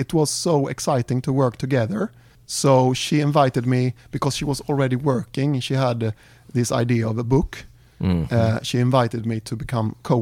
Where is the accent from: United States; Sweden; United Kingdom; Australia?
Sweden; South Sweden; Well, I'm 53 years old, and I'm from Sweden, and I don't know if you know the geography, but I'm from the south. I grew up there, and I became a Christian when I was 16 years old.